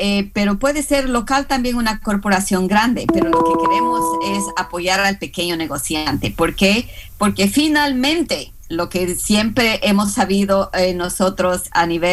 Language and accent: Spanish; Ecuador; yo soy de Ecuador